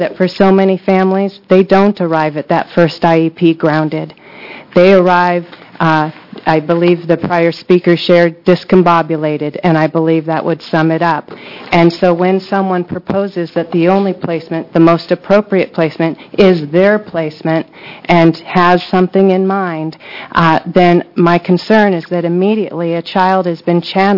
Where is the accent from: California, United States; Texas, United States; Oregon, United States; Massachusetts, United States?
Oregon, United States; Beaverton; I'm from Beaverton, Oregon